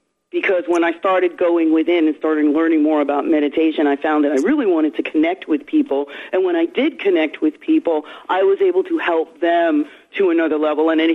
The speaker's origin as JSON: {"language": "English", "town": "New York City", "region": "New York", "country": "United States", "tie": "born or raised there", "said": "And I am from New York City, born in the South Bronx, still live in New York, and I kind of had chaotic thinking. Can't believe a New Yorker would be like that."}